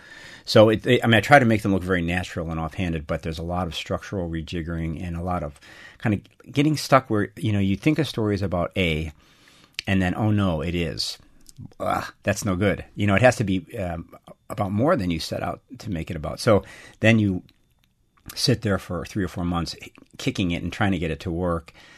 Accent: Chicago, Illinois, United States; I was from Chicago

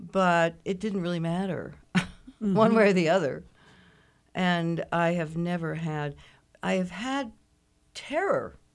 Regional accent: Denver, Colorado, United States; I was raised in Denver, and we had an Aladdin theater. We still have an Aladdin theater in Denver.

